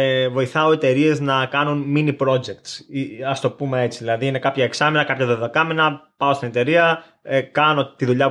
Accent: Rhodes, South Aegean, Greece; moved away as an adult; now in United Kingdom; Η αλήθεια είναι ότι εγώ είμαι από Ρόδο. Είχα μια καλή δουλειά σαν website developer στην ουσία στη Ρόδο.

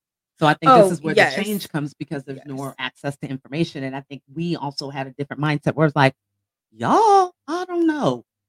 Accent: Elk Grove, United States; I grew up in Elk Grove, so I learned how quick it was.

